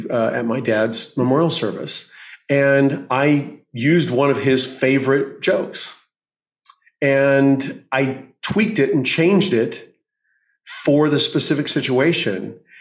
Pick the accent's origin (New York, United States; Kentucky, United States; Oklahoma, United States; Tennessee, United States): Oklahoma, United States; also born or lived in California; But the point is that I come back from California. I grew up in Oklahoma